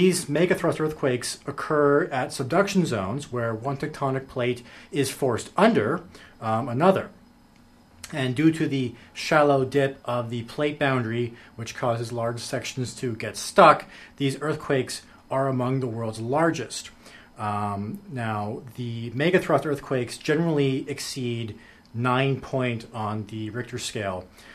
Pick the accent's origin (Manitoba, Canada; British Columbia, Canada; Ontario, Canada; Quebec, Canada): British Columbia, Canada; Vancouver; growing up in the Vancouver area